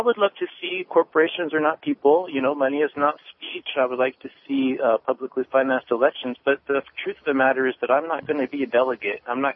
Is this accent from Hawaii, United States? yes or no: yes; Hawaii, United States; I grew up in Hawaii for a little bit, like third grade, sixth grade, and I spent a lot of time at the Arizona Memorial